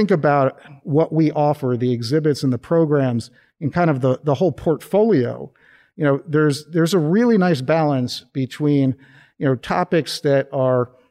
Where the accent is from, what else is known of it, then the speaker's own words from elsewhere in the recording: East Coast, United States; You know, I'm not originally from here. You know, I come from the East Coast, my background is in museums